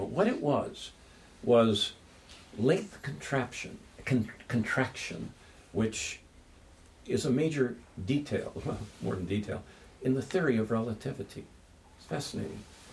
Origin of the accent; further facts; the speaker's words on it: Compton, California, United States; I'm from Los Angeles, but I'm not from Beverly Hills. I was raised in Compton, California.